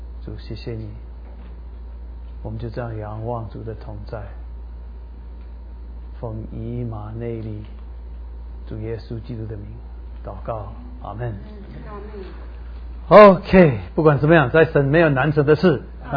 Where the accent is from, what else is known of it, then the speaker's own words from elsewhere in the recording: Taiwan; accent: Taiwanese Mandarin; now in United States; 我也是从台湾来的